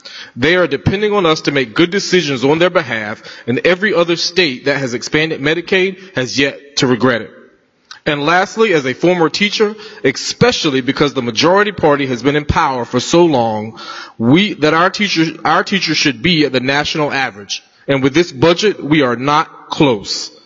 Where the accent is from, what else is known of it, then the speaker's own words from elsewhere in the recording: North Carolina, United States; the people that I grew up with in Beaufort County, and on behalf of the almost 10 million people that call North Carolina home.